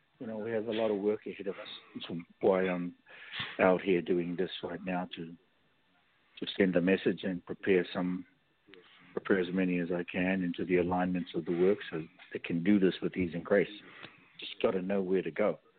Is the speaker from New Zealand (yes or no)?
yes; New Zealand; Again, you know, I'm from the Maori culture in this lifetime.